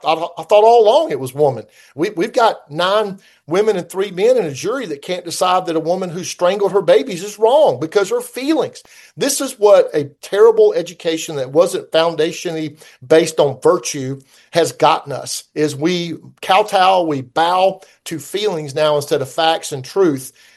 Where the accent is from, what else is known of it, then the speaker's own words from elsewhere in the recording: Newberry, South Carolina, United States; I was glad to have that hosted in my hometown in Newberry, South Carolina, the old Opera House.